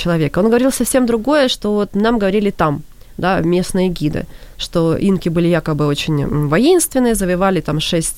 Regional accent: Ukraine; ну, я, по крайней мере, как украинка

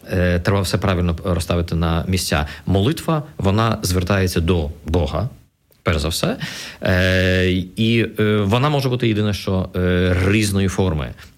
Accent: Odesa, Odesa Oblast, Ukraine; Я виріс, народився і виріс в Одесі, а це є такі регіони, будемо говорити, не дуже релігійні.

